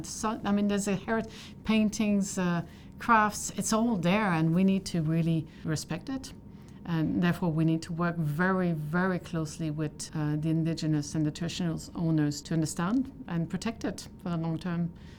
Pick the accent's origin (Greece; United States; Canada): Canada; I'm Canadian. I'm from a mixed background as well, indigenous background.